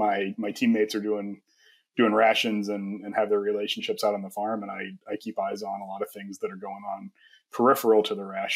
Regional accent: East Coast, United States; I grew up on the East Coast and got exposed to agriculture through my cousin's ranch.

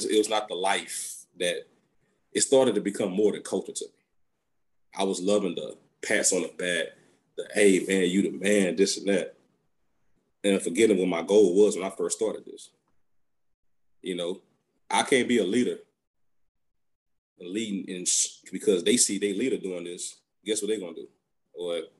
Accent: Baton Rouge, Louisiana, United States; I'm from Baton Rouge already. So Southern University is a huge thing down here.

